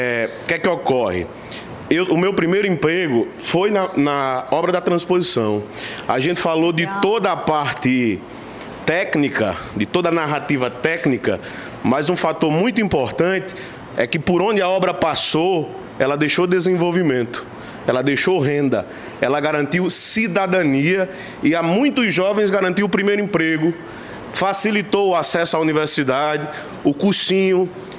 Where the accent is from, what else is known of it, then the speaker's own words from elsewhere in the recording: Salgueiro, Pernambuco, Brazil; sou do município de Salgueiro, Pernambuco.